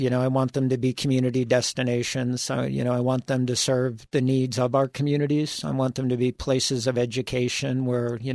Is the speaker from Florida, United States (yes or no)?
yes; Florida, United States; I grew up in Florida, and public libraries there sometimes were, you know, little trailers on blocks